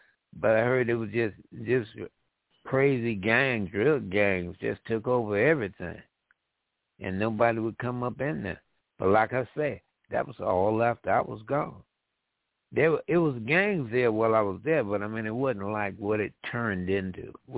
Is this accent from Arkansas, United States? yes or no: no; Chicago, Illinois, United States; I grew up on Oak Street. And the red buildings were on the north side of Oak Street.